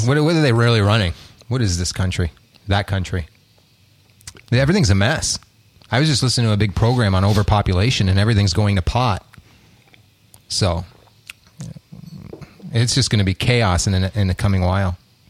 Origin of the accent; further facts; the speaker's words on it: Canada; Nothing. I'm Canadian.